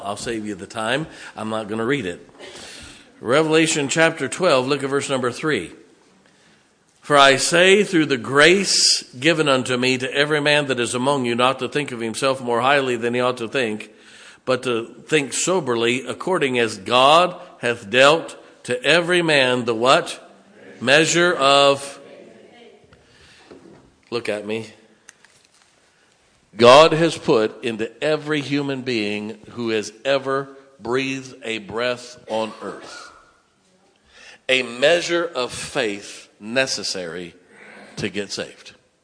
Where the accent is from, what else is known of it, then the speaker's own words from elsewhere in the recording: United States; I'm an American. Amen.